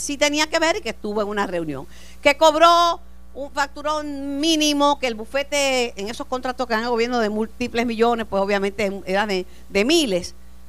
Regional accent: Puerto Rico; Que se digan cosas feas de los puertorriqueños que no tienen fundamento y base. Por ejemplo, que somos mala paga.

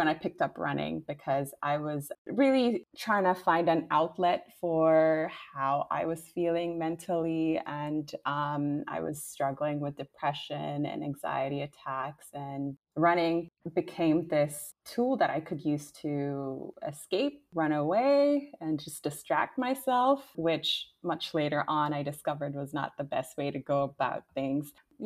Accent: Kenya; also born or lived in Somalia; now in Canada; I was born in Somalia and I grew up in Kenya. And then not until I moved to Canada did I start to experiment with some form of movement.

